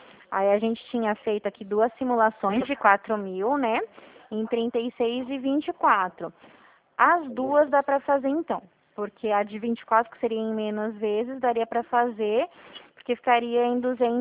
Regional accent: Dracena, São Paulo, Brazil; Eu sou de Dracena, interior de São Paulo.

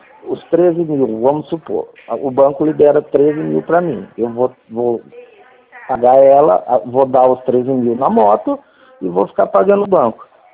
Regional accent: Americana, São Paulo, Brazil; eu sou de Americana.

